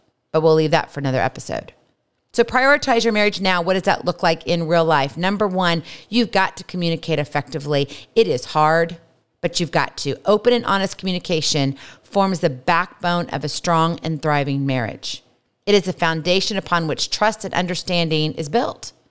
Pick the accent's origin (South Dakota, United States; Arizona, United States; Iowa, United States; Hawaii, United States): Hawaii, United States; As you know, I'm from Hawaii.